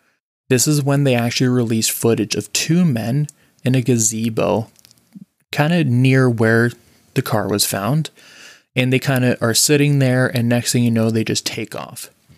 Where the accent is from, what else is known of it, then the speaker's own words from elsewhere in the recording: Orangeville, Ontario, Canada; living and growing up near Orangeville, we did not hear a lot of good things about the Orangeville police.